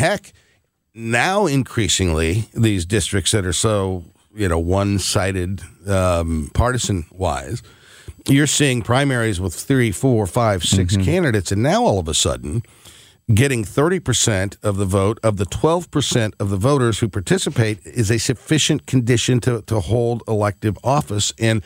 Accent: United States; one of the blessings about being an American is that, unlike many countries in the world, we don't have to spend every waking hour worried about the government.

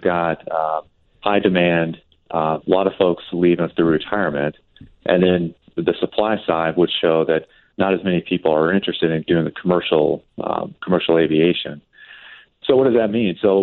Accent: Montana, United States; I grew up in Montana, a small, and, you know, Billings was my airline, or my airport.

